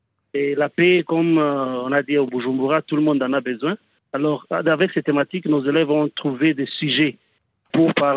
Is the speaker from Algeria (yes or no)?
no; Gisenyi, Western Province, Rwanda; Déjà, moi, je suis de Gisenyi, une ville qui est tout près de Goma.